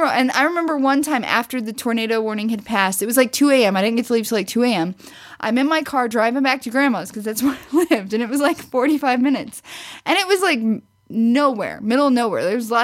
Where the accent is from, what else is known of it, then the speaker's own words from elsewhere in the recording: Missouri, United States; Growing up in Southwest Missouri, we had tornado warnings frequently.